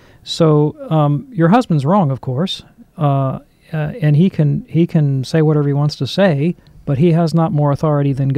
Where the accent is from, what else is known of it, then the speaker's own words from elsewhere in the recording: Alabama, United States; you're from Georgia, I'm from Alabama. I mean, this is Baptist country down here